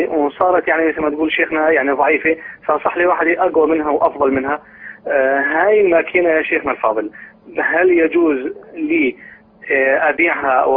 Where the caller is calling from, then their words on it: Jordan; من الاردن.